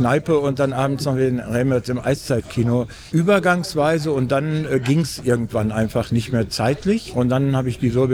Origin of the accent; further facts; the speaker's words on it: North Rhine-Westphalia, Germany; ich komme ja aus dem Sauerland, einfach so in die Dorfband. Wir hatten eine Band in unserem kleinen Dorf